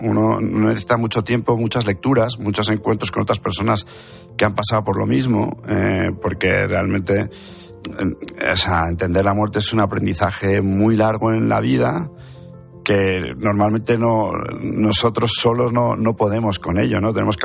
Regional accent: Madrid, Community of Madrid, Spain; Yo, pues soy de Madrid.

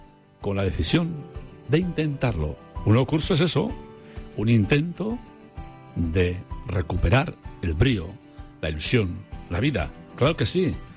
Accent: Cáseda, Navarre, Spain; por las calles empedradas y casas solariegas de mi pueblo natal, de Cáseda.

